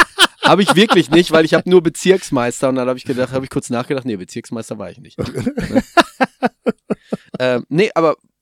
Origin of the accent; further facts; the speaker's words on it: Gelsenkirchen, North Rhine-Westphalia, Germany; weil da sind wir aus Gelsenkirchen besonders stolz drauf